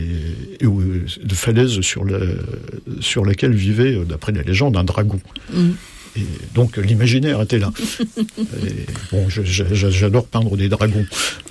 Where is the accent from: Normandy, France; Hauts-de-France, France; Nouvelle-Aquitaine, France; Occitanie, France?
Normandy, France; des débris de mai 68 qui volaient dans mon petit lycée à Cherbourg. Et donc Cherbourg, c'est dans l'Ague, dans l'Ague, à 5 km de mon village natal.